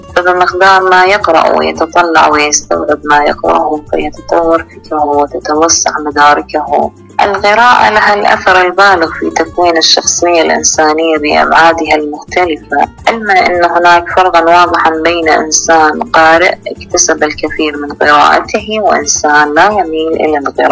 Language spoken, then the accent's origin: Arabic; Iraq; معكم أنا من العراق.